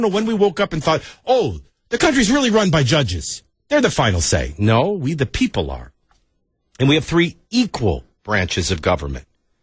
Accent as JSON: {"language": "English", "town": "Arlington Heights", "region": "Illinois", "country": "United States", "tie": "born or raised there", "said": "Growing up in Arlington Heights, Illinois, and my dad banging on the door."}